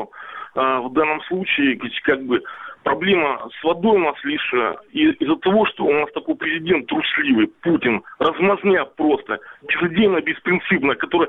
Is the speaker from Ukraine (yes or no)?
yes; Simferopol, Crimea, Ukraine; я из Симферополя.